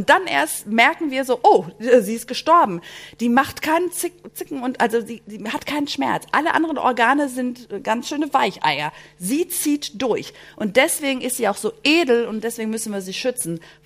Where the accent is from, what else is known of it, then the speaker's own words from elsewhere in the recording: Greece; German is a second language; Essen, also hallo, ich bin Griechin.